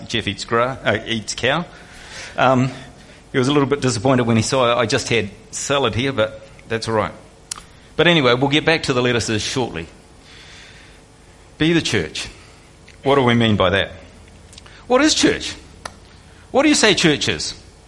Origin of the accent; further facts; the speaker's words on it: New Zealand; now in Australia; I'm getting to grips with it slowly as a Kiwi.